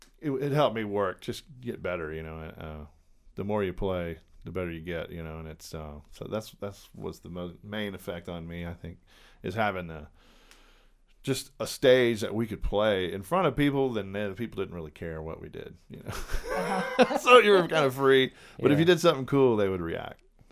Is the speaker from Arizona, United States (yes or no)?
no; Beaumont, Texas, United States; born there; And I was born in Beaumont, Texas, southeast Texas, near Houston, kind of between Houston and the Louisiana border there.